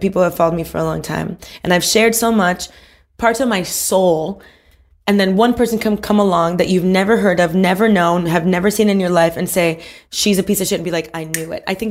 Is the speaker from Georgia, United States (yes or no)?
no; Miami, Florida, United States; I would never know the... strife of also growing up in Miami is a bubble.